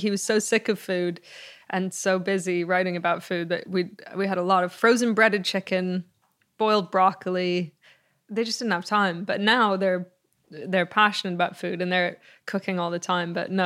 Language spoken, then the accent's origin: English; Canada; born there; I was born later in Canada, but Greece was every summer